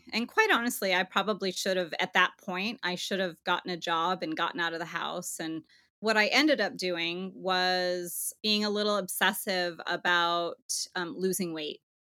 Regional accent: San Diego, California, United States; I grew up in San Diego with a single mom. I was the middle child, had an older sister and a younger brother

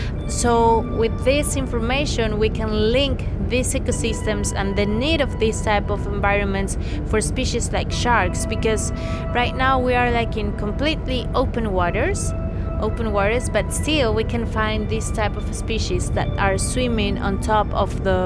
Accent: Galápagos, Ecuador; I am from the Galapagos Island. I have the honor to call this beautiful, incredible island my home.

